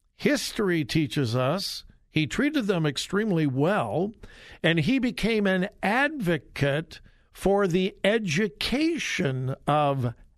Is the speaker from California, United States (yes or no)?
yes; California, United States; Okay, I'm from Southern California, and I grew up being a USC fan.